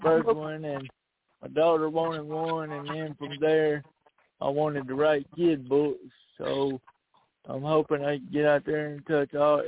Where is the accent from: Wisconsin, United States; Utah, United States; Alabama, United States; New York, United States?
Alabama, United States; Sunndale; I'm from Sunndale, Alabama.